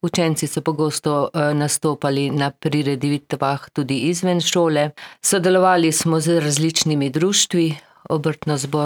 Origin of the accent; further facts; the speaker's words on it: Kanomlja, Gorizia, Slovenia; No, rojena sem na Idrijskem v vasi Kanomlja, ki je dolga več kot 10 kilometrov.